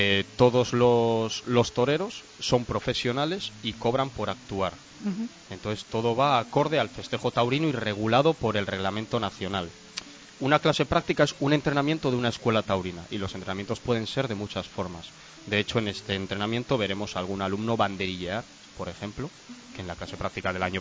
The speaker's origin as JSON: {"language": "Spanish", "region": "Cantabria", "country": "Spain", "said": "siendo cántabro fui yo en el año 2011."}